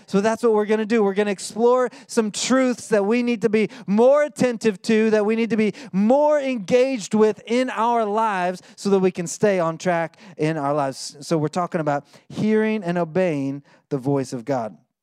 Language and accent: English; Oklahoma, United States; I grew up in Oklahoma. We didn't have the beach. We had lakes and rivers